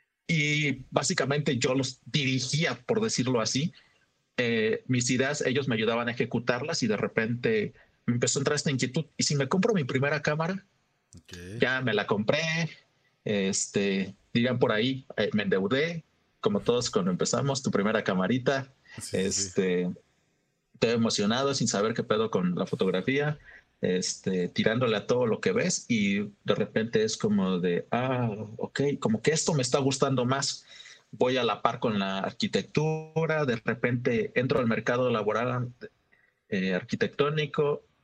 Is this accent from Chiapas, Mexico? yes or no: no; Oaxaca, Mexico; soy un fotógrafo de la ciudad de Oaxaca.